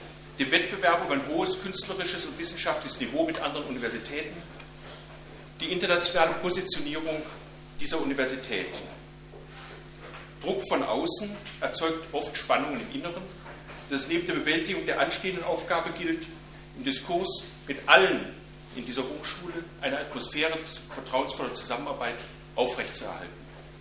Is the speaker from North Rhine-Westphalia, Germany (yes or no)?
yes; Kevelaer, North Rhine-Westphalia, Germany; also born or lived in Bebra; Geboren wurde ich 1946 in Bebra im Kreis Rothenburg, also gar nicht weit von hier. Meine Gymnasialzeit habe ich am Niederrhein in Kevela verbracht